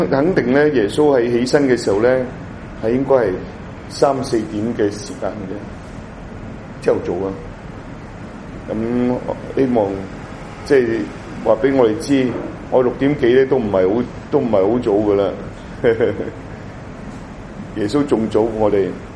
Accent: China; 我谂呢个都未必我哋中国人嘅习惯啦

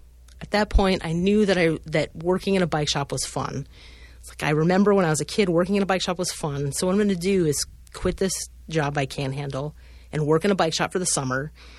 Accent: Maine, United States; I mean, I grew up in New England and Maine and worked in shops there.

